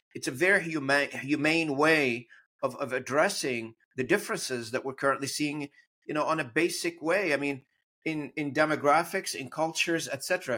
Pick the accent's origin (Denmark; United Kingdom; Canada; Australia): Canada; English is a second language; there is a room for somebody to be nationalist, being a Canadian, and speak whatever language I want to speak, but I could remain to be Canadian.